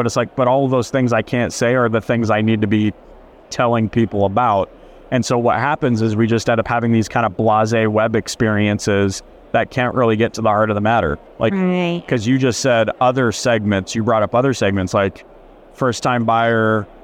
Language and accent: English; Canada; now in United States; My dad came from Italy to Canada. My mom came from Portugal to Canada. I came from Canada to America.